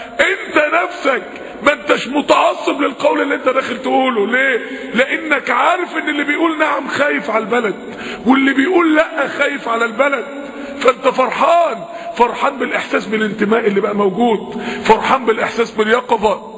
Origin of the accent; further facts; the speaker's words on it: Egypt; انا مصري وانت مصري، انا مسلم وانت مسلم